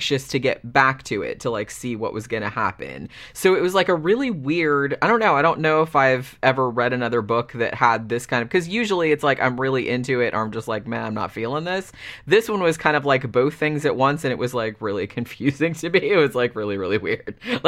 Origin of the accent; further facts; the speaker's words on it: United States; me being American and having like a different, you know, cadence or like a different way of talking.